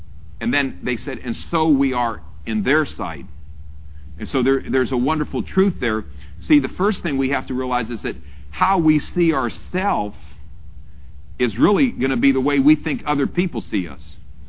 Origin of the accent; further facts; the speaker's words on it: United States; But you know, in one way, I'm American and I love America.